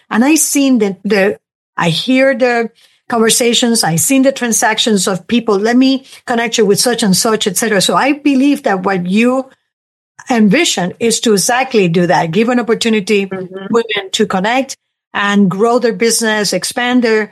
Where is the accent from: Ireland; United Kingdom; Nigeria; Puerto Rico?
Puerto Rico; also born or lived in New York; now in Broward County, United States; I'm also from Puerto Rico. I lived in New York for almost 20 years, and I have lived here almost 20 years.